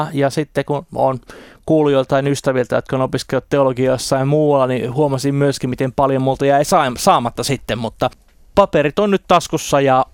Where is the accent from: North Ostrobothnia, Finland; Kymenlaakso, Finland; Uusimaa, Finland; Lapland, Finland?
Uusimaa, Finland; Sipoo; now in Helsinki, Finland; Olen kotoisin Sipoosta, eli tuossa Helsingin kupeessa pieni kunta, ja sain siellä viettää ensimmäiset 20 vuotta elämästäni, ja sen jälkeen sitten olen Helsingissä asunut, ja nykyisin sitten minulla on vaimo ja 2 lasta, ja koko perhe täällä Helsingissä asumme.